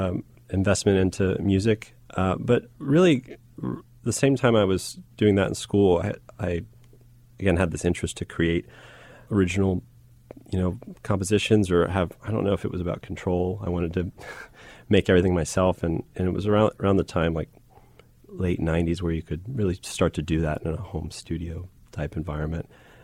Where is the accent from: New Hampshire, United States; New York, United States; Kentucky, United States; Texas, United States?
Kentucky, United States; I'm from Kentucky, but it just happens to have like nationally recognized percussion program.